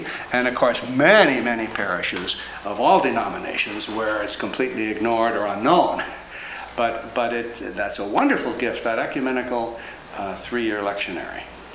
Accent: United States; now in Canada; I'm an American, but we've been living in Canada for 14 years.

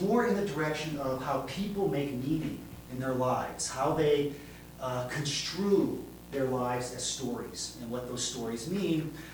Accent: Indiana, United States; And then when I went to college, growing up in Indiana, I ended up going to Valparaiso University because I could get a state scholarship to go there.

